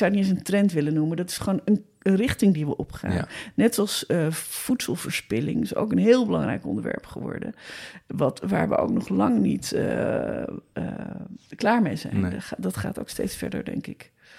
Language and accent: Dutch; South Holland, Netherlands; ik kom uit het Westland en ik heb een andere Westlander aan het horen vertellen